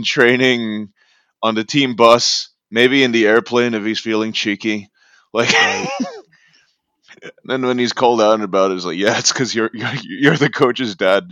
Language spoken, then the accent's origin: English; New York, United States; I think it's unfortunate conclusive proof that growing up in Long Island has you geared towards the chaotic good part of the scale